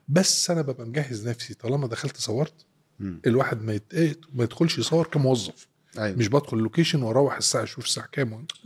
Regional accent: Maadi, Cairo Governorate, Egypt; also born or lived in Alexandria; انا اتولدت في اسكندريه، قعدت شهر في اسكندريه، واتنقلنا من اسكندريه للمعادي.

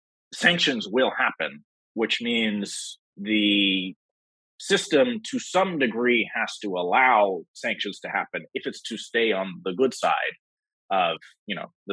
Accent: New York City, New York, United States; So I'm from New York City, and I heard first about crypto probably 2010.

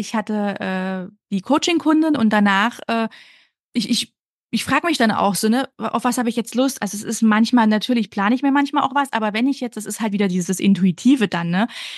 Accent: Baltic coast, Germany; born there; Ich bin ja auch an der Ostsee geboren und ja, bin ja so ein Wassermensch.

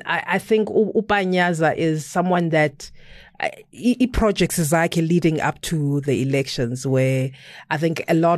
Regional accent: South Africa; And if the GNU can provide that, I'm happy as a South African.

